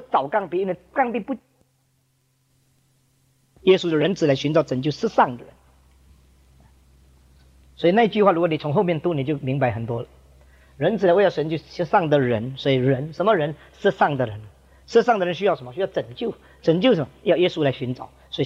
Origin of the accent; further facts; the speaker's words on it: China; 我们中国人看这新加坡脸这个台湾脸，我们就分得更清楚。